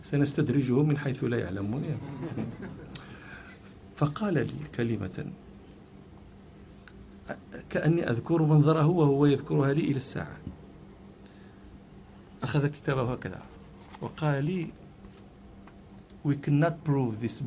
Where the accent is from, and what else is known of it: Morocco